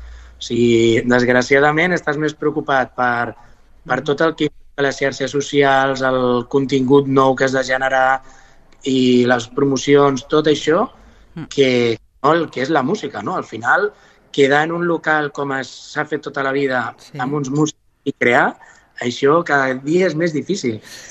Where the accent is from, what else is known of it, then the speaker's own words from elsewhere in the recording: Rubí, Catalonia, Spain; jo també sóc de Rubí, està molt a prop.